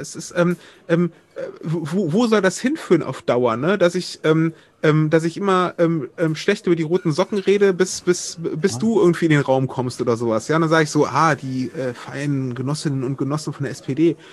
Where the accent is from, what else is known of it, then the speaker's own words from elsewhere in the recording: Wuppertal, North Rhine-Westphalia, Germany; in meiner Heimat Wuppertal